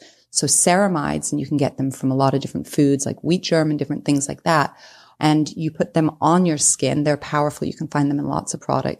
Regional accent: England, United Kingdom; moved away as an adult; now in United States; Growing up in England, like you said, you know, it rains every day, and I love that weather. But as an adult, I've lived in Florida my entire adult life

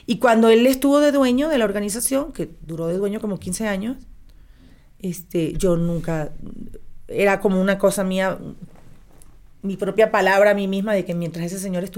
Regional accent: Mexico; Ojalá que me inviten aquí en mi país, que es México también.

